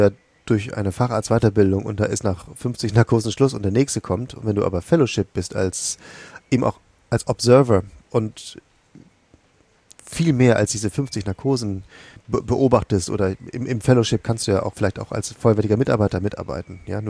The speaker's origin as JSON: {"language": "German", "region": "Bremen", "country": "Germany", "said": "Für mich war neu, meine alte Heimat, Bremen"}